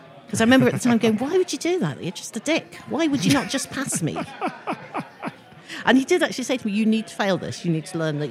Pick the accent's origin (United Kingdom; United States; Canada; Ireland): United Kingdom; Scotland; I'm from Scotland.